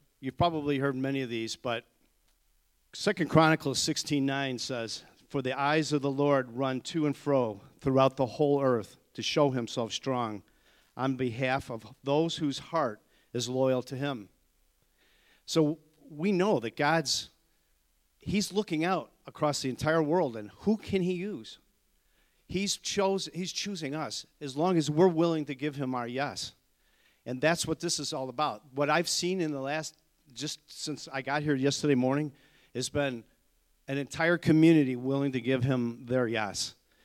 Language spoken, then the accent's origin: English; Michigan, United States; I'm from Michigan, so I'm just from a little town outside of Detroit, and our governor shut the whole state down.